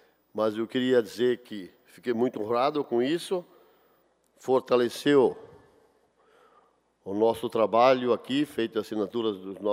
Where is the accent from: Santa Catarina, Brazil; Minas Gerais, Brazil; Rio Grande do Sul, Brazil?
Santa Catarina, Brazil; Guabiruba; Também sou italiano, lá do Lajeado Alto da Guabiruba, mas temos a colônia italiana lá.